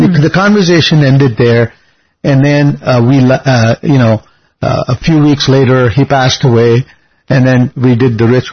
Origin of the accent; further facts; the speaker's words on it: Chennai, Tamil Nadu, India; It was in Chennai. Uh-huh. I grew up in Madras at that time.